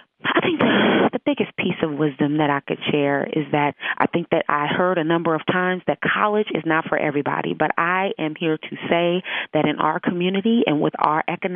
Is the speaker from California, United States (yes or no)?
yes; Compton, California, United States; I went to Howard University for undergrad and Duke University for grad school, but I am originally from Compton, California.